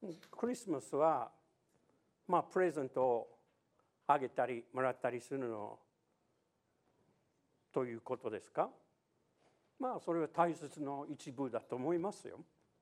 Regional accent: Louisiana, United States; Japanese is a second language; 私ルイジアナ出身ですけど、アメリカの南部の方ですけど、

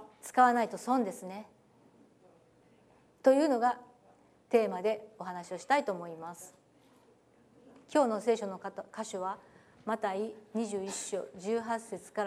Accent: Tokushima, Japan; 私の実家阿波踊りで有名な徳島です。

